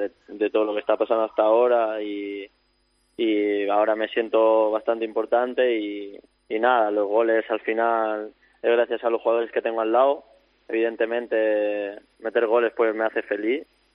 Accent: Andalusia, Spain; soy andaluz y el hablar bastante bien, pero el acento todavía lo tengo ahí.

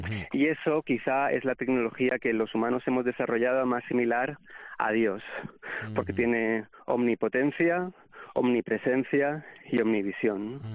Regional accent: Alicante, Valencian Community, Spain; yo soy de Alicante y me gustaría restaurar el ecosistema mediterráneo

